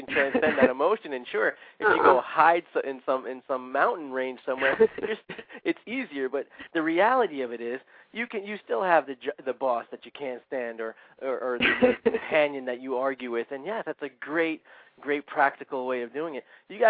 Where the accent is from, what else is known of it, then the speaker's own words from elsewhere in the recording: New York, United States; I'm a New Yorker, folks.